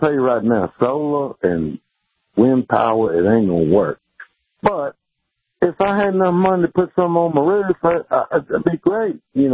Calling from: Chester, Virginia, United States; Chester, Virginia.

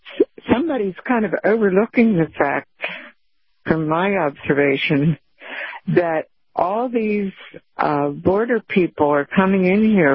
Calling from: Florida, United States; from Pinellas County, Florida.

